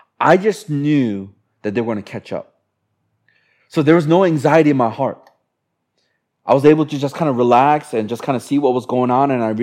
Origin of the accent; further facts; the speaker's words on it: Chicago, Illinois, United States; any of the professional teams that I follow and watch are from Chicago, because that's my hometown.